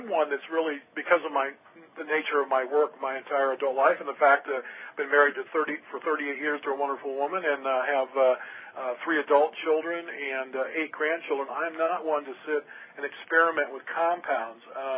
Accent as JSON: {"language": "English", "region": "Washington", "country": "United States", "tie": "born or raised there", "said": "like I was born and raised on the Olympic Peninsula in western Washington State."}